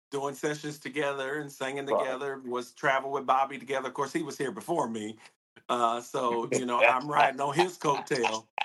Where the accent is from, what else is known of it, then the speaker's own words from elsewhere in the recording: Los Angeles, California, United States; Born and raised in Los Angeles, I was another church kid, was brought up Church of God in Christ